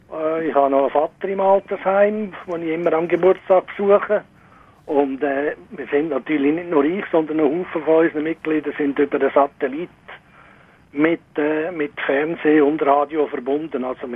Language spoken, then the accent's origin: German; Switzerland; now in Hungary; Bei uns in der Schweiz